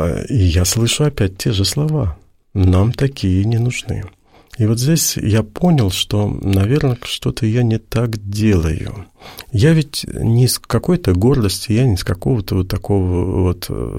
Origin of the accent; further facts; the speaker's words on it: Naberezhnye Chelny, Tatarstan, Russia; born there; я же родился на Принчелнах, это же, да, был тогда, угу, один из самых криминальных городов.